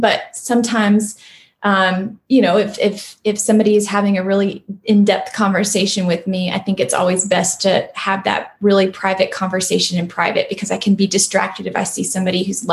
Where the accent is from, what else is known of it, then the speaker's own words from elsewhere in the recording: Griffin, Georgia, United States; I grew up in Middle Georgia. I don't think most of your listeners would know Griffin, Georgia, but it's near Macon, which is a more mid-sized community in Georgia.